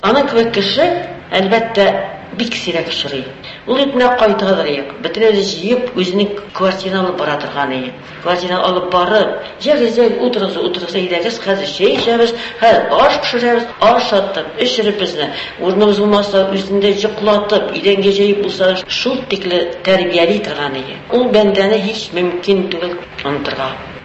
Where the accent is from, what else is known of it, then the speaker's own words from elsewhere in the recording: Sterlitamak, Bashkortostan, Russia; now in Moscow, Russia; Әйтәм, мин Стерлиннән Өфөгә килдем. Өфөнән шунда Мәскәүгә килдем, мин әйтәм.